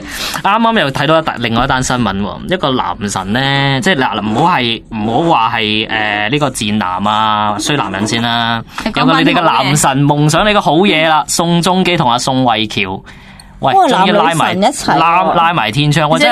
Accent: China; 我哋中国人自己帮佢译名嚟啫。

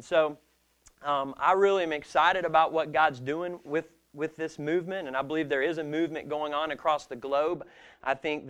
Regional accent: Kentucky, United States; I grew up in Kentucky here and worked for the Fellowship of Christian Athletes for 11 years.

